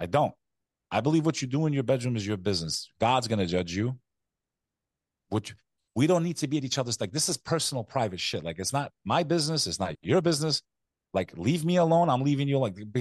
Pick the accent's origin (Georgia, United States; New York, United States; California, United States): New York, United States; Like, I grew up in New York